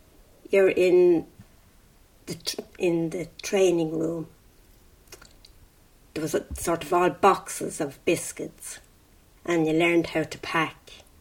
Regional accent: Kilkenny, Leinster, Ireland; moved away as an adult; now in Dublin, Ireland; I was from Kilkenny originally.

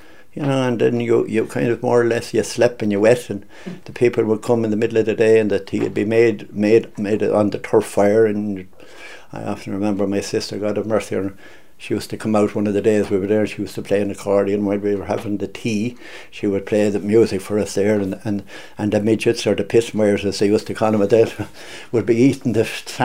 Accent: Curragh, Kildare, Ireland; I was born and reared on the Curragh. My father was a soldier in the army.

